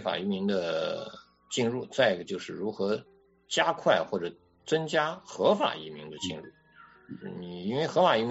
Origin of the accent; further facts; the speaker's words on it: China; now in United States; 我们到美国感觉漂洋过海，就是到另外一个世界。